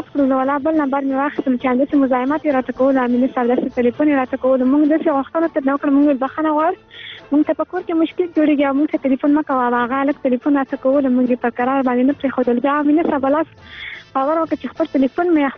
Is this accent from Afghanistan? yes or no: yes; Farah, Afghanistan; نو موږ د فرا ولایت یو